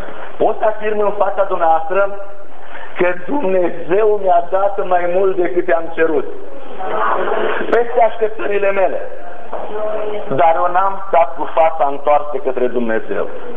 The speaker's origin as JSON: {"language": "Romanian", "region": "Dolj", "country": "Romania", "tie": "born or raised there", "lives_now": "Hunedoara, Romania", "said": "Eu sunt de la Unedoara. Dar nu m-am născut la Unedoara. M-am născut undeva în partea de sud a țării, în Oltenia, la vreo 17 km sud de Filiaș. Într-o familie de oameni săraci."}